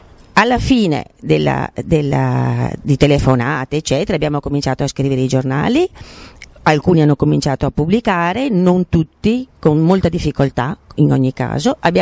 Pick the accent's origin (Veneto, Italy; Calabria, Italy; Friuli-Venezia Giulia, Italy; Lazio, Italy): Veneto, Italy; sono del Veneto